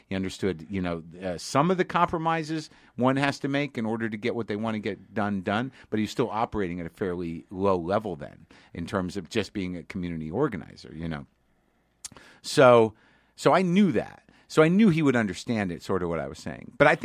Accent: United States; look, I'm an American person.

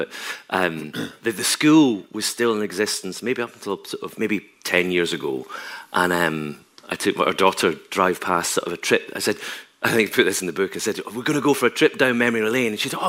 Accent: Tobermory, Scotland, United Kingdom; also born or lived in Dumbarton; Tobermory, that's my hometown, you know, is famously one of the most colourful towns in the world, especially when the sun's shining, if it shines. But, you know, to go from a housing estate in Dumbarton, which is really kind of all I could really remember about my life.

